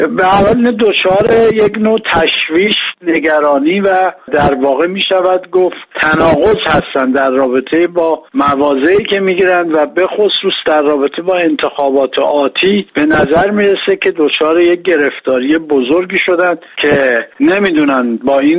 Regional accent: Iran; ما مردم ایران خیلی هوشیاریم.

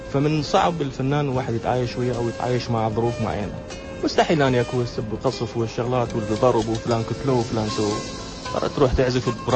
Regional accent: Iraq; أنا صار لي أكثر من فترة يعني ما رايح العراق

